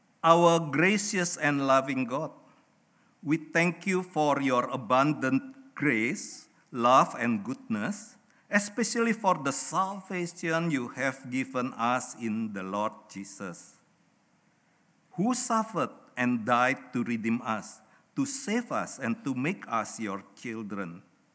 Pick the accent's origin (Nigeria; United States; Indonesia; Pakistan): Indonesia; English is a second language; moved away as an adult; now in Australia; I came from Indonesia